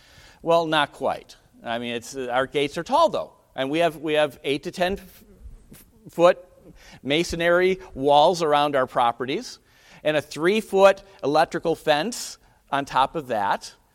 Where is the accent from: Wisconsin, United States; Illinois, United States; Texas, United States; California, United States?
Wisconsin, United States; Milwaukee; But folks, I tell you what, I'm a Wisconsinite. I grew up in Metro Milwaukee.